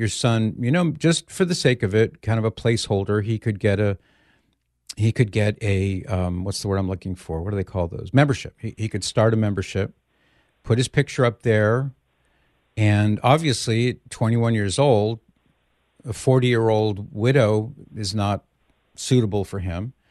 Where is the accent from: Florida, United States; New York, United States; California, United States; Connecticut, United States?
California, United States; moved away; The reason I ask is because I'm from California. I don't live there anymore, but I'm from there, and I know it very well.